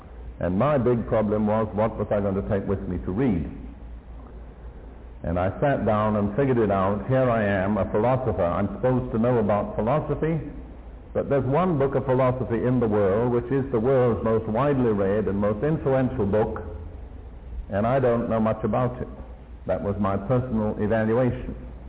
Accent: India; born there; also born or lived in Britain; I was born in India, the son of a British Army officer, and I come from a very military family.

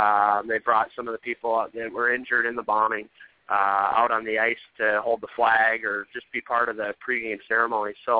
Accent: Detroit, Michigan, United States; Well, I'm from Detroit. I grew up a Red Wings fan.

